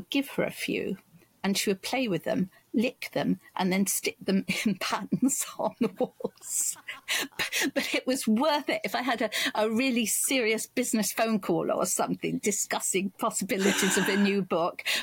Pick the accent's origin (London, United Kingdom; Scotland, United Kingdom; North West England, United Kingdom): London, United Kingdom; Kingston; also born or lived in Lewisham; we moved from Lewisham in London to Kingston, where we were given a council flat. And so I was a year and a half in to schooling, so that when I arrived at six and a half or whatever